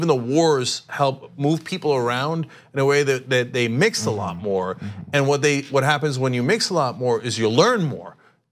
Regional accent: New Jersey, United States; and we had almost no skating culture in where I grew up in New Jersey.

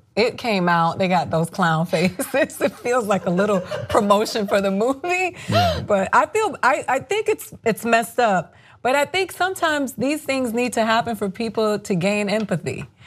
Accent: Boston, Massachusetts, United States; born there; you want me to go to Boston? Because I was born in Boston.

